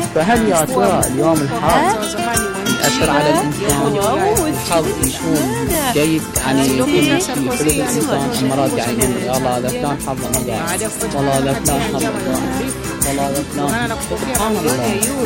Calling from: Iraq; أنا معكم من العراق،

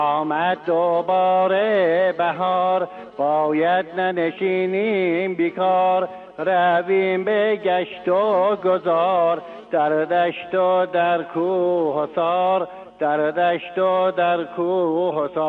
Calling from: Shiraz, Fars, Iran; از شیراز هستم،

